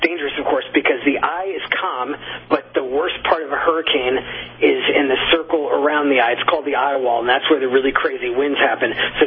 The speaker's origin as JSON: {"language": "English", "town": "Long Island", "region": "New York", "country": "United States", "tie": "born or raised there", "said": "You know, I grew up on Long Island on the East Coast, and I just remember when I was a little kid, whenever a hurricane would come up toward the islands"}